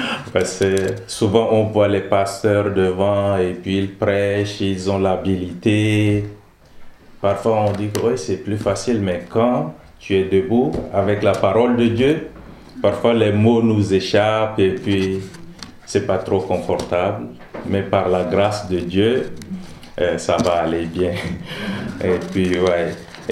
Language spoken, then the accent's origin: French; Chad; Et en grandissant au Tchad, parce que certains qui connaissent, le Tchad, on est au milieu de l'Afrique